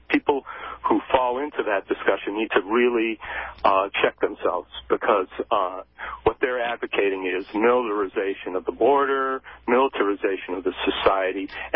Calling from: Syracuse, New York, United States; Syracuse.

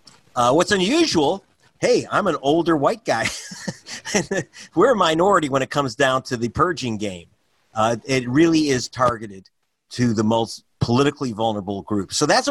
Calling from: Hollywood, California, United States; I looked up my registration here in California. I'm calling from Hollywood.

